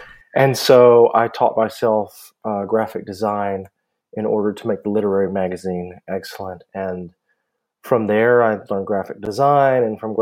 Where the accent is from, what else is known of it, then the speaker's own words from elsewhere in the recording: Louisiana, United States; That was the year that Katrina hit Louisiana, and I'm from Louisiana originally, so I remember that.